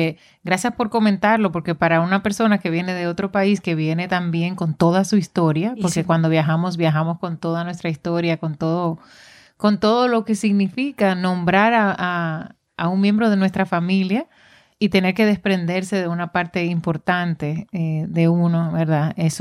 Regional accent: Dominican Republic; Porque en nuestros países, tú creciste en Colombia, yo crecí

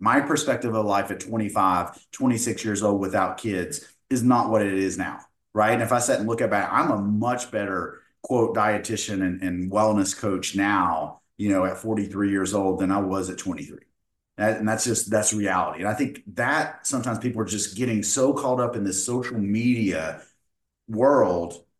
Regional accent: Appalachia, United States; I'm mid 40s. I grew up in Appalachia. I have a funny, you know, way that I talk.

